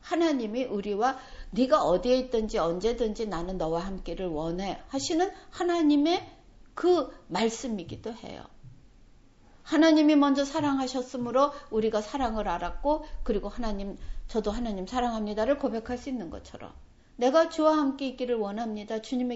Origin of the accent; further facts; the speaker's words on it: Seoul, South Korea; 제가 서울이 고향인데, 서울에 다시 이렇게 몇십 년 만에 나와서 살면서